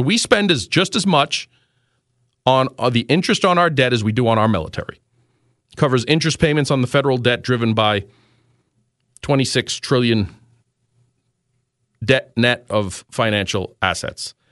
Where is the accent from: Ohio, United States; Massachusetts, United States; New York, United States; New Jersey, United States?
New York, United States; New York City; Growing up, born and raised in New York City, when there used to be just the food stamps, it was wide practice, open in the streets.